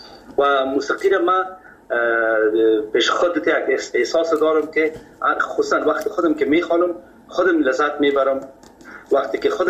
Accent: Kabul, Afghanistan; ما از مردم خود کابل هستیم، از شهر کونه کابل.

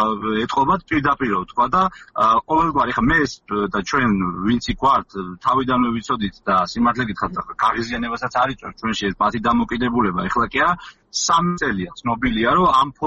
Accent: Tvishi, Racha-Lechkhumi and Kvemo Svaneti, Georgia; პირადად მე სოფელ ტვიში წარმოვადგენ, მოგეხსენებათ სოფელ ტვიში ლეჩხუმში მდებარეობს.

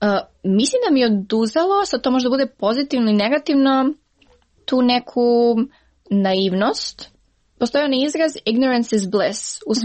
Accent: Niš, Southern and Eastern Serbia, Serbia; zbog mog akcenta, zbog toga što sam iz Niš, zbog toga što ne pričam možda kako treba

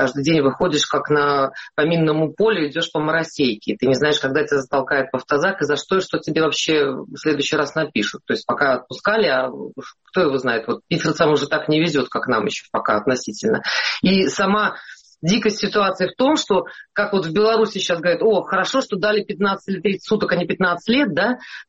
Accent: Russia; И каждый раз я говорила, я россиянка, показывала паспорт.

